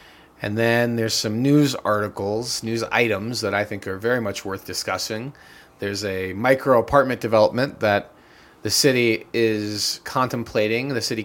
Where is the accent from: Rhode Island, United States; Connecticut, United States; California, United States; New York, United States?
New York, United States; born there; As somebody who's also from the New York, well, I was born in the New York metro area.